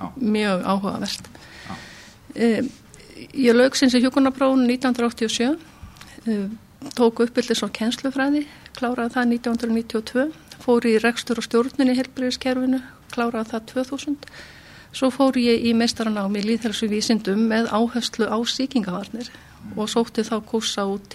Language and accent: Icelandic; Reykjavík, Capital Region, Iceland; ég sem sé fættu uppalinn í Reykjavík. Og við búið í Reykjavík mest allan minn feril, allt mitt líf, nema eitt ár sem ég var á Selfossi